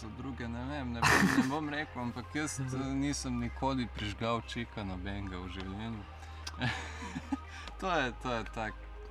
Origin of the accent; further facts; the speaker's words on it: Brežice, Lower Sava, Slovenia; now in Ljubljana, Slovenia; Ko sem prišel iz Brežic v Ljubljano